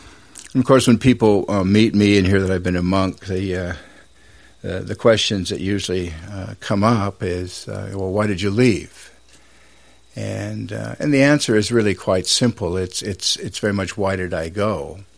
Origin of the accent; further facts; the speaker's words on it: Seattle, Washington, United States; I grew up in Seattle and barely made it out of the American high school system during the Vietnam era